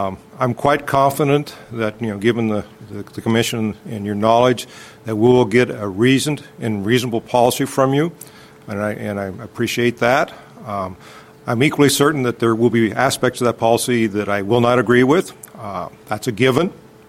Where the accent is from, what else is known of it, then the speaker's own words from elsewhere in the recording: Marysville, Washington, United States; from Marysville.